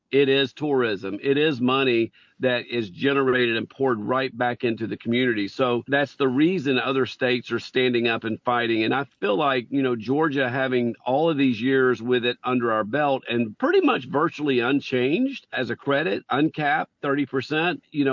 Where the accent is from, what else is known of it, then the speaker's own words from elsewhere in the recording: United Kingdom; I don't, but I like it being a Brit as well.